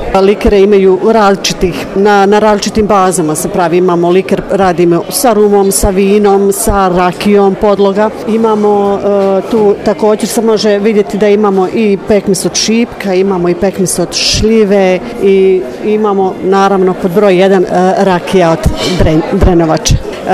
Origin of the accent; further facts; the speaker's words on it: Drvar, Federation of Bosnia and Herzegovina, Bosnia & Herzegovina; dolazim iz Drvara.